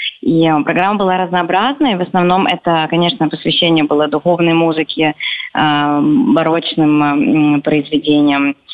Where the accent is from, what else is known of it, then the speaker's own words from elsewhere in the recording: Saint Petersburg, Russia; Я сама из Петербурга, и мы учились вместе в консерватории